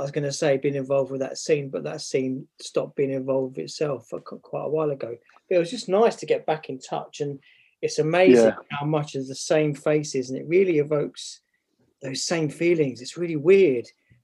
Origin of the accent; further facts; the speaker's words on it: Bletchley, South East England, United Kingdom; I grew up in a place called Bletchley in Milton Keynes, in sunny Milton Keynes.